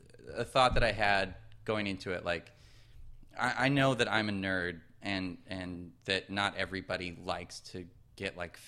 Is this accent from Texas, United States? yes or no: no; California, United States; now in Washington, United States; Well, I grew up in Orange County, which I dislike very much.